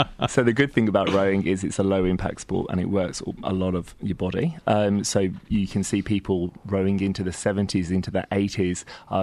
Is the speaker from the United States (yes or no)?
no; United Kingdom; now in Melbourne, Australia; Obviously, you can tell I'm not Australian originally.